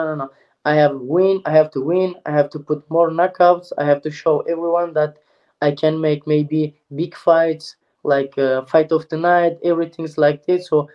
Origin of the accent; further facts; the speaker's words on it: Turkey; English is a second language; when I grew up in Turkey